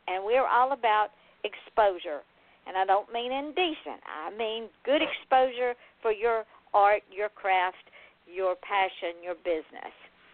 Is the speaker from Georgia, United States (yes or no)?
yes; Georgia, United States; and I understand Southern because I'm from Georgia.